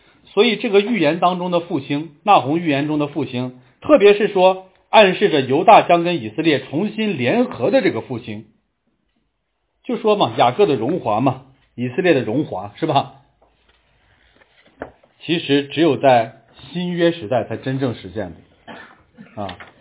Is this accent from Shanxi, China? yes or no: yes; Shanxi, China; 我是山西人嘛，我们那个霍州北边有一个小城市小县城，很多人都听过，叫做洪洞，